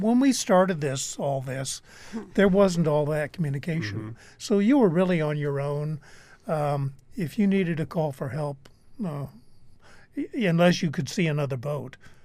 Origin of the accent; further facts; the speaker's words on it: San Diego, California, United States; Growing up in San Diego many years ago, I used to look at sailboats and watch people sailing and thought, that really looks fun.